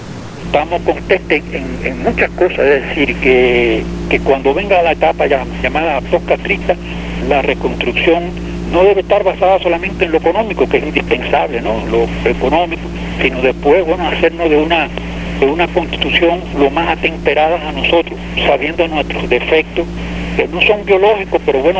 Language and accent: Spanish; Cuba; yo soy un cubano viejo, ¿no? Ya de una generación prácticamente casi gastada